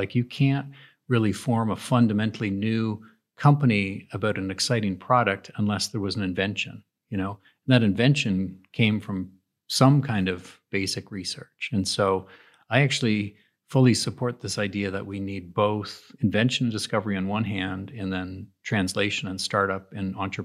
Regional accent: Toronto, Ontario, Canada; I came from the Toronto area

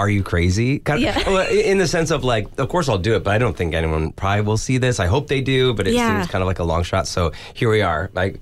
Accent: Upper Midwest, United States; We're from Upper Midwest, originally.

